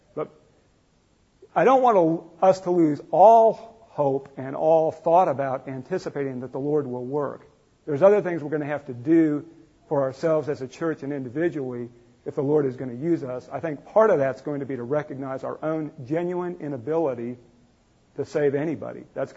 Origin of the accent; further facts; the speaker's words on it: United States; because, you know, I'm an American. I want everything to be positive.